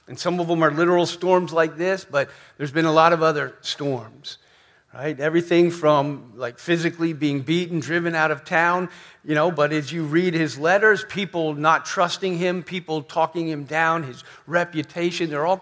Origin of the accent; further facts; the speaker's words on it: New Jersey, United States; You know, I grew up in New Jersey, and we had a lot of snowstorms and all